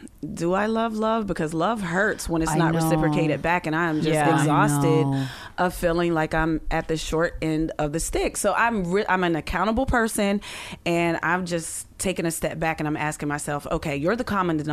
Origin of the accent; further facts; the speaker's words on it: Pittsburgh, Pennsylvania, United States; She lived in Ohio. I'm from Pittsburgh.